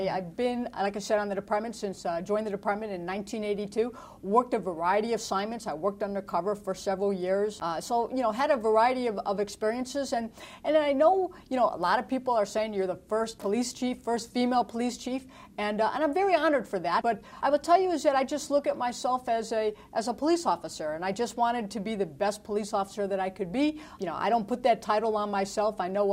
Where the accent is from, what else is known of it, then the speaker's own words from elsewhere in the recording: Cleveland, Ohio, United States; I grew up in Cleveland, Ohio, and I would see the commercials for the San Diego Zoo while I was, quite frankly, freezing back in Cleveland in the wintertime.